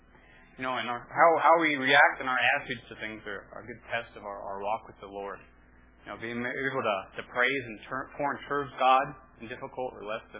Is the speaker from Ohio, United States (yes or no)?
yes; Cincinnati, Ohio, United States; now in Nebraska, United States; So I'm not a native Nebraskan. I grew up in the Cincinnati, Ohio area. So that's where I call home. Went to Ohio State for school.